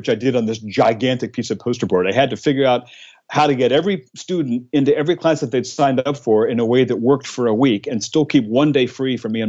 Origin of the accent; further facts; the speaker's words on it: New Jersey, United States; I grew up in New Jersey, and I grew up in a small private school in Jersey that was very arts focused